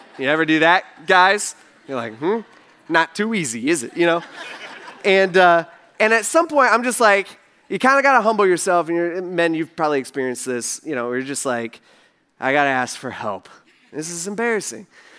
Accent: United States; Okay, I'm a man, all right, and I'm an American.

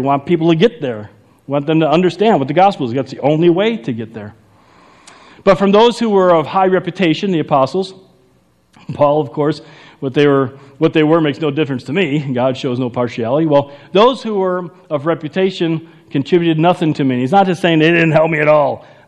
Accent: Chicago, Illinois, United States; accent: Chicago; I'm from Chicago, if you couldn't tell from my great accent.

